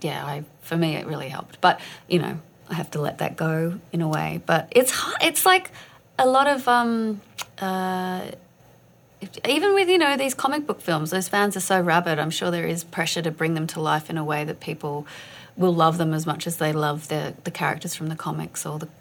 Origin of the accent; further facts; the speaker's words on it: Australia; I'm from Australia, so the films I grew up doing are all like that.